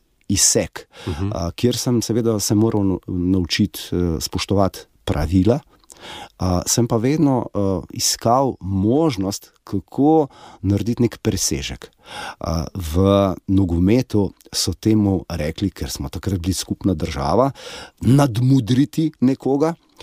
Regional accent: Rimske Toplice, Savinja, Slovenia; now in Ljubljana, Slovenia; prihajam iz Rimskih Toplic v Emono

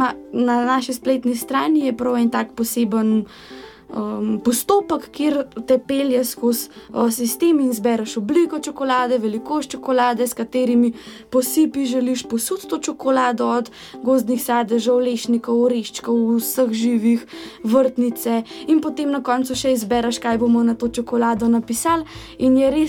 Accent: Britof, Upper Carniola, Slovenia; mi prihajamo iz Britofa pri Kranju

